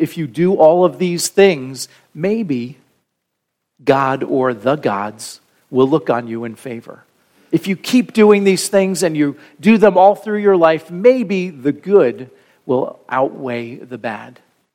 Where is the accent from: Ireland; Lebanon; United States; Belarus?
Ireland; my mom loves tea. And being Irish, we just loved getting her things to go along with tea.